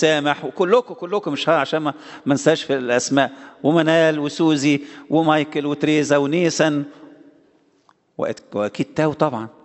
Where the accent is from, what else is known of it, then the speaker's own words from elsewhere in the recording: Egypt; عندنا في مصر يختموها بختم كده مدور نختمها